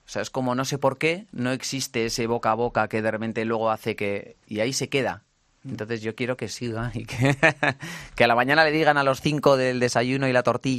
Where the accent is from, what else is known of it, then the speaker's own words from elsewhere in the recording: United Kingdom; Spanish is a second language; Yo, mira, que soy inglés, siempre tengo la duda de cuando hablo en inglés